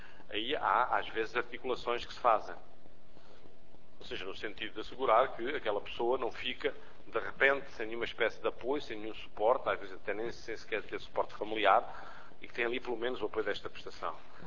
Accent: Alentejo, Portugal; E se calhar para um alentejano, eu sou alentejano

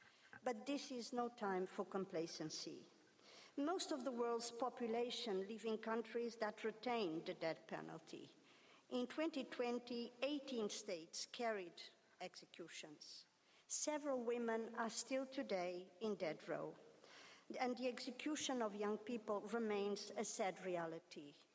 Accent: Portugal; Sendo portuguesa e membro da Comissão

